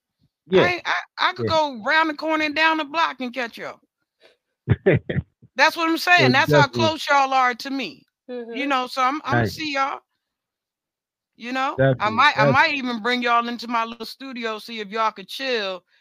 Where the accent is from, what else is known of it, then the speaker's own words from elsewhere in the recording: Newburgh, New York, United States; But I came from Newburgh, which was downstate, which most New Yorkers, that's why I said Don when I was messing with Don, because most New Yorkers know Newburgh as the sixth borough.